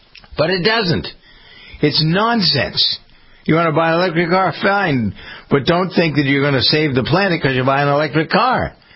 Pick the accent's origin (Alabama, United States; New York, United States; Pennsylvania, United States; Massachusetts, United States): Massachusetts, United States; Framingham; what happened in my hometown of Framingham, Massachusetts.